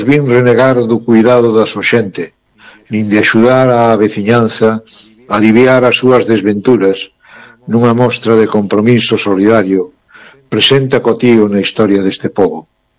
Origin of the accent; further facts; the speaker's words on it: Galicia, Spain; que nos debe enorgullecer como galegos